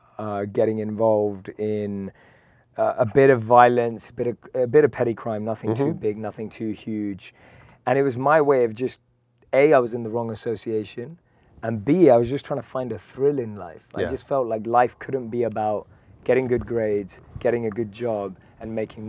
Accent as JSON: {"language": "English", "region": "London", "country": "United Kingdom", "tie": "born or raised there", "said": "I was a normal, average kid growing up in London"}